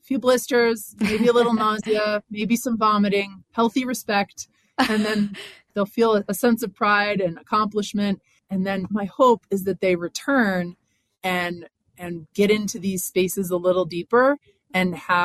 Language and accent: English; New York, United States; I'm from Western New York, and I didn't even think about this mountain being upside down